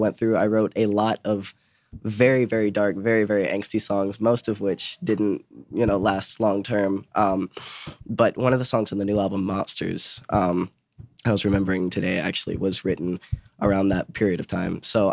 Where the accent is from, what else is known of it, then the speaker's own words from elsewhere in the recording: Asheville, North Carolina, United States; I'm from Asheville, and she's in a local Asheville band.